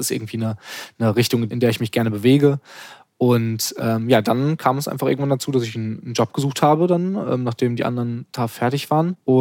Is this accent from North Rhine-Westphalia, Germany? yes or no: yes; North Rhine-Westphalia, Germany; now in Lüneburg, Germany; Also ich komme aus NRW und war vorher noch nie in Lüneburg